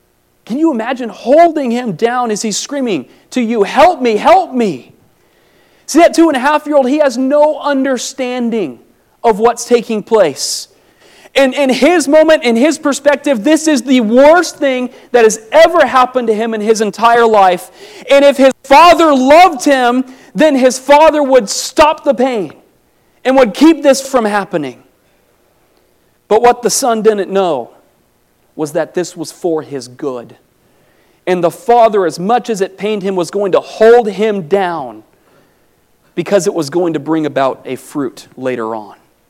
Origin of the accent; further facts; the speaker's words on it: Oregon, United States; I'm from Oregon. You can tell I don't sound like a Southerner.